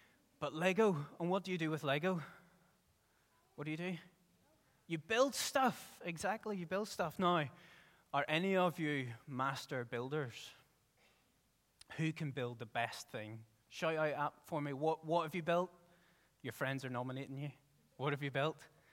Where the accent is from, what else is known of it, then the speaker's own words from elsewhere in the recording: Ballymena, Northern Ireland, United Kingdom; now in Belfast, United Kingdom; I'm from Ballymena, but I'm currently exiled in Belfast, where the sun doesn't shine so sweetly